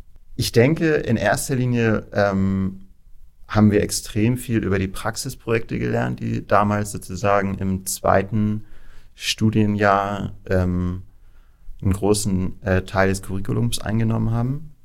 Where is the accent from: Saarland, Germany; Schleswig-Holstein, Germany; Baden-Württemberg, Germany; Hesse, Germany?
Schleswig-Holstein, Germany; Kiel; born there; now in Hamburg, Germany; Ich bin gebürtiger Kieler, insofern ist das halt als Nordlicht natürlich schon auch die Stadt, in der man dann normalerweise lebt, wenn man irgendwie Norddeutschland geboren ist und da bleiben will.